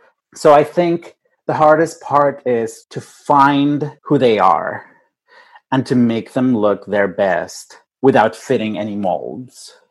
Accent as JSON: {"language": "English", "region": "Mexico City", "country": "Mexico", "second_language": "English", "said": "I'm from Mexico City with a different accent."}